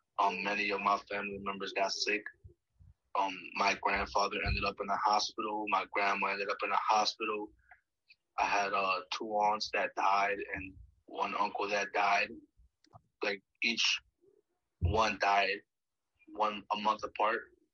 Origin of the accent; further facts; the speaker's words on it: New York City, New York, United States; now in Indianapolis, United States; Well, my parents are from Mexico. I'm from New York City, United States, but I moved to Indianapolis.